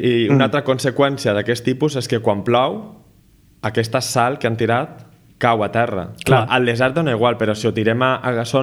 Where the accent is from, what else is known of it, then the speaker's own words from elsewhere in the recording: Valencia, Valencian Community, Spain; jo que sóc de València